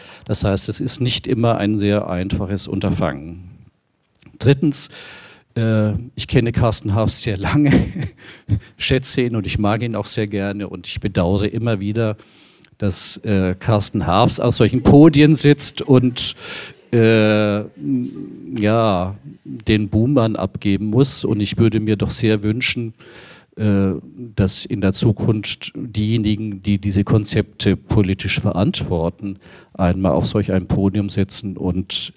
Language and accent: German; Nuremberg, Bavaria, Germany; ich bin in Bayern aufgewachsen, habe dort auch studiert, komme aus Nürnberg und war 1968 Zeitzeuge, als der erste FC Nürnberg deutscher Meister wurde.